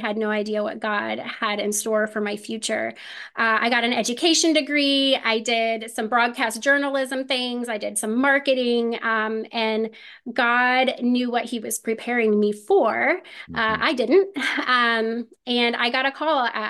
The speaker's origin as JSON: {"language": "English", "town": "Indianapolis", "region": "Indiana", "country": "United States", "lives_now": "Louisville, United States", "said": "I live here in Louisville. I'm originally from the Indianapolis area up near you guys."}